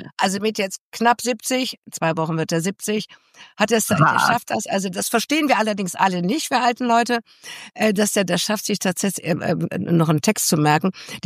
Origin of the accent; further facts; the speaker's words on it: Mönchengladbach, North Rhine-Westphalia, Germany; now in Cologne, Germany; ich komme ja aus Mönchengladbach.